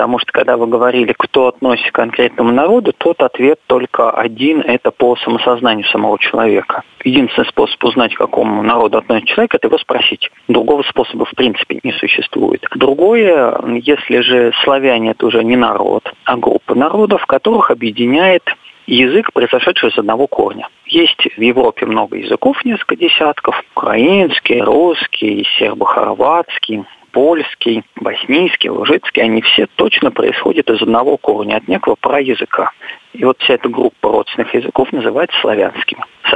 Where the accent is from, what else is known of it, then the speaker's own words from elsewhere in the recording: Russia; я себя считаю русским